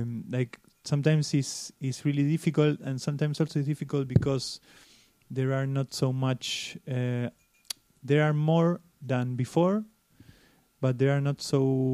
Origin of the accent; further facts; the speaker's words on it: Ciudadela, Buenos Aires Province, Argentina; Yes, I'm from Ciudadela, Buenos Aires. I lived there until last year. I live in different part of Buenos Aires. I am coming to Berlin since 2014